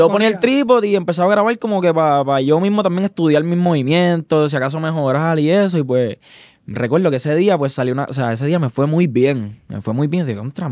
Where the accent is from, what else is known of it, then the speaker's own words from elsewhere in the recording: Caguas, Puerto Rico; also born or lived in Gurabo; yo soy de Caguas y Gurabo. Caguas y Gurabo. Para los que no me conocen